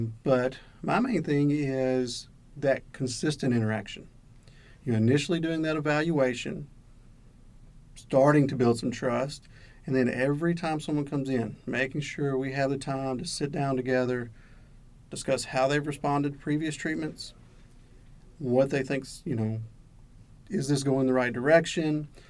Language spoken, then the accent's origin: English; Warren, Arkansas, United States; now in Hot Springs, United States; I am originally from Southeast Arkansas, Warren, and I have lived here in Hot Springs since 2011.